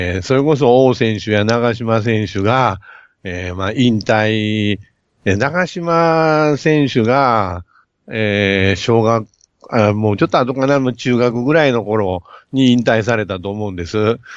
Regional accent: Kyoto, Japan; それで私は生まれ育ったのが京都だったので

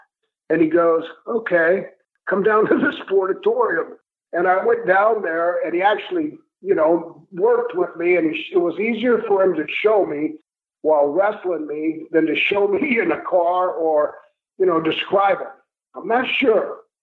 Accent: Port Tampa, Florida, United States; But I was from Florida, more like a beach bum or, you know, from Port Tampa.

